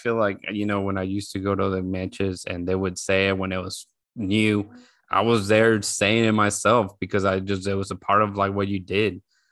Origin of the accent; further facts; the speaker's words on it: Pearland, Texas, United States; also born or lived in Mexico City; Well, I'm from Mexico City, but I landed in Houston close to Pearland and then eventually just grew up in Pearland.